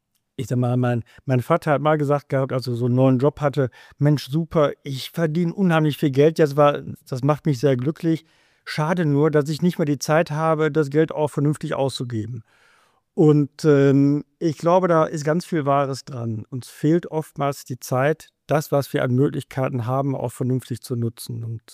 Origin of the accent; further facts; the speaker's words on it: West Germany, Germany; in meiner Wahrnehmung jetzt als Wessi